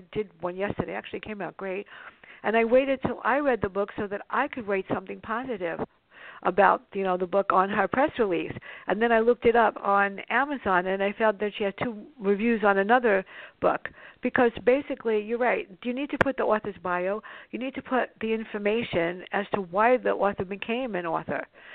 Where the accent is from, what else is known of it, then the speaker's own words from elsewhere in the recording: Bronx, New York, United States; it was about my sister and our antics growing up in the South Bronx.